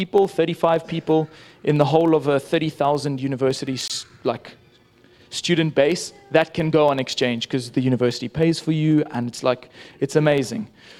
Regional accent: Zambia; now in Ireland; I'm from Zambia, not Germany. But, I have the beautiful privilege of growing up there, but long story short, God really blessed me with the opportunity to go study in Ireland. And so I've been studying electrical engineering in Ireland for the last 2 years or so.

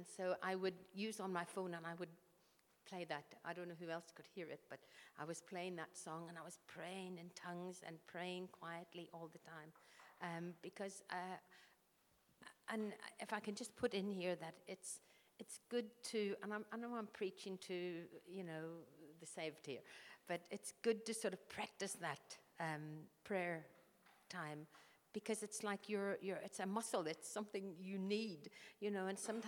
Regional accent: Ireland; I'm Irish, I'm not English, so it was 2 months in England, and that was very stressful for me.

